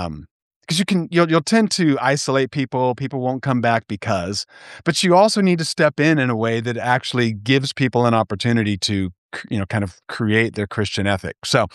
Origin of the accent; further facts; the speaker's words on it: San Jose, California, United States; And I'm from San Jose, California.